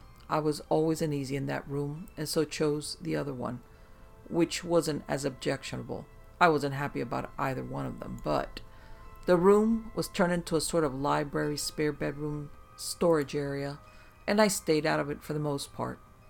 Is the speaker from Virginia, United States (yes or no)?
yes; Virginia, United States; I grew up in the Tidewater, Virginia area, and my mother and I would make trips to Gettysburg, Colonial Williamsburg, etc. now and then.